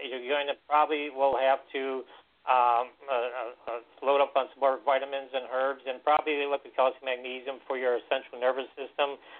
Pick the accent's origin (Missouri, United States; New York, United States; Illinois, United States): Illinois, United States; Chicago; A lot of people don't seem to understand that I was born and raised in Chicago.